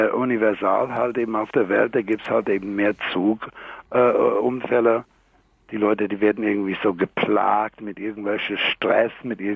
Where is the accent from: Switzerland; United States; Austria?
United States; German is a second language; ich als Amerikaner gebe ich, was die Regeln dort sind, jedenfalls in New York